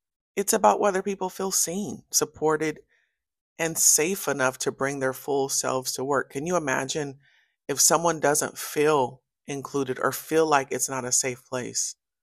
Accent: Pasadena, California, United States; I come from Community Arms Apartments in Northwest Pasadena. I was a teen mom on welfare.

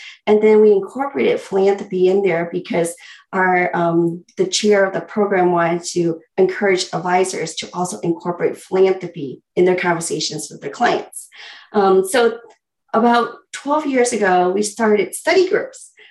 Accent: Michigan, United States; also born or lived in Vietnam / Ohio; I was born in Vietnam. Chinese, and then I grew up in Michigan, Ohio.

